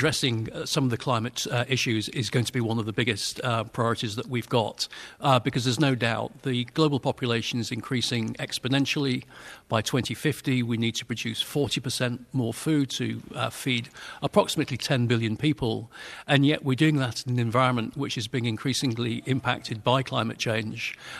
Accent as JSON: {"language": "English", "country": "New Zealand", "said": "As you said, I'm from New Zealand"}